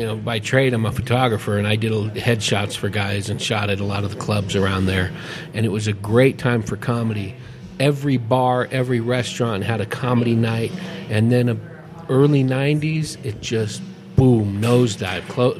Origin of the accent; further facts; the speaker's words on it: California, United States; I grew up in the San Francisco Bay Area, right outside of Oakland.